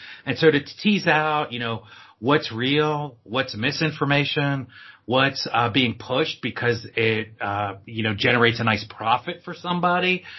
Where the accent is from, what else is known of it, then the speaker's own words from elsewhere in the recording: New York, United States; born there; Well, I'm a native New Yorker, so I was born in the South Bronx, me and … hanging in the South Bronx back in the day.